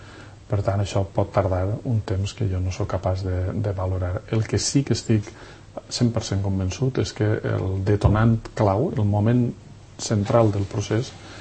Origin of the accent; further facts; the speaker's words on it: Valencian Community, Spain; Jo sóc valencià